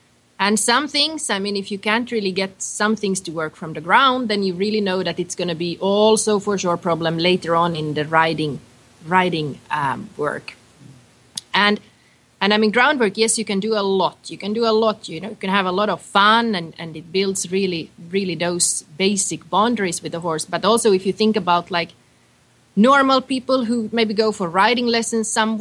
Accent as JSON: {"language": "English", "country": "Finland", "said": "I'm originally from Finland. And now just some days ago, I got here first from Brazil and then from Uruguay."}